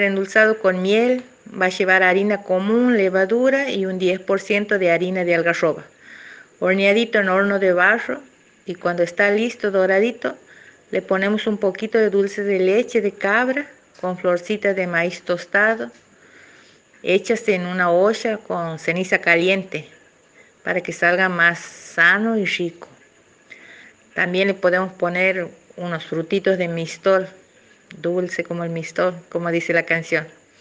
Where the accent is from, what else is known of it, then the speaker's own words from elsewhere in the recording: Santiago del Estero, Argentina; de Santiago del Estero, vecina de un gran músico … un compositor y músico enamorado del pago.